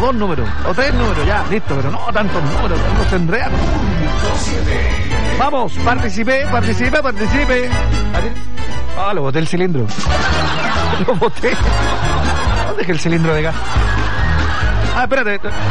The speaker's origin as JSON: {"language": "Spanish", "town": "Alerce", "region": "Los Lagos", "country": "Chile", "said": "Vengo de la comuna de... Alerce. Comuna de Alerce."}